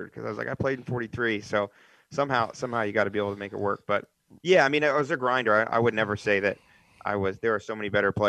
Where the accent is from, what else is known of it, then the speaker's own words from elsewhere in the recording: Ohio, United States; I mean, I'm a kid from Ohio, and played in Pittsburgh.